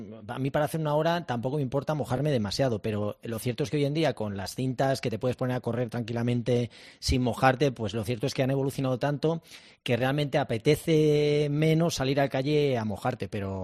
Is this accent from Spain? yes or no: yes; Spain; ahora soy el histórico español.